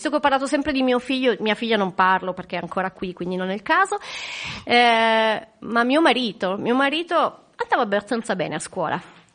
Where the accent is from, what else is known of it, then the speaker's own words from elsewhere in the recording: Alpignano, Piedmont, Italy; io sono cresciuta ad Alpignano, in quel quartiere che allora veniva definito proprio il Bronx